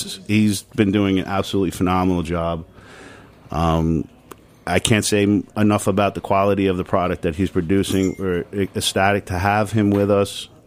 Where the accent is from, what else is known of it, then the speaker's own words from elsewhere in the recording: Bayside, New York, United States; I'm originally from Bayside.